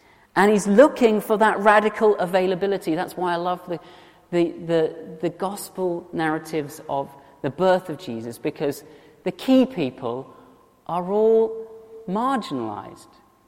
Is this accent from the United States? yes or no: no; South West England, United Kingdom; I grew up in Cornwall.